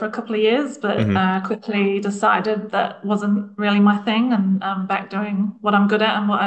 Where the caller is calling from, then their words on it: New Zealand; I'm calling from New Zealand today.